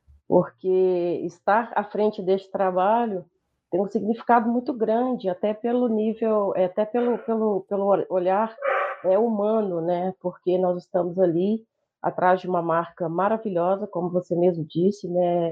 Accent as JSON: {"language": "Portuguese", "town": "Belo Horizonte", "region": "Minas Gerais", "country": "Brazil", "tie": "born there", "said": "eu nasci em Belo Horizonte."}